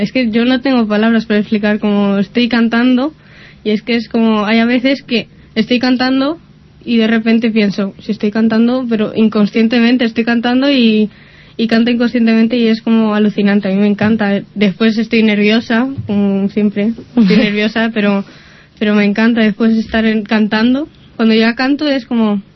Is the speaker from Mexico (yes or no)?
no; Griñón, Community of Madrid, Spain; Me parece sí, que sí, soy de Griñón.